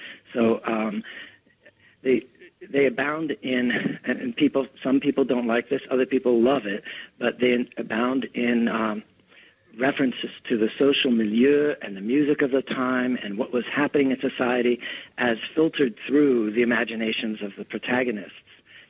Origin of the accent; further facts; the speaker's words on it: Los Angeles, California, United States; And I saw my father standing in the family room of our house where I grew up in Los Angeles, playing the clarinet